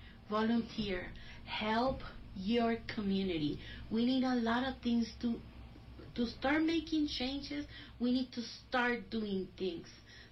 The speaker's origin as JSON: {"language": "English", "country": "Mexico", "moved": "yes", "lives_now": "United States", "said": "I remember, and I came from Mexico, I was afraid to go to a hospital."}